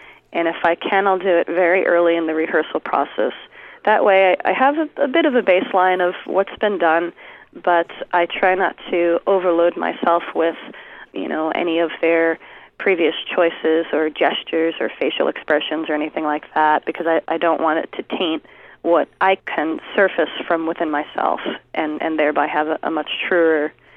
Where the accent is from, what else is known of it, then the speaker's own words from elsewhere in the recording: East Meadow, New York, United States; I grew up in Long Island, New York, in a little town called East Meadow.